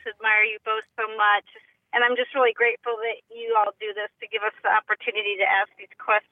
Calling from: Palm Harbor, Florida, United States; I'm calling from Palm Harbor, Florida.

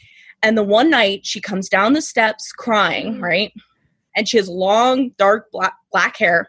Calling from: Harrisburg, Pennsylvania, United States; Pennsylvania, Harrisburg.

